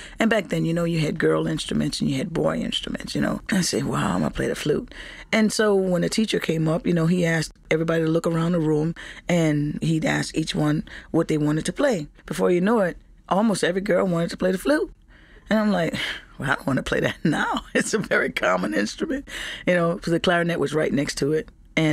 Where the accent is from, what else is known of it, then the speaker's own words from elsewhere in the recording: New Orleans, Louisiana, United States; I was born in the Treme, and, in the Treme, there's lots of music, but we live on St. Philip Street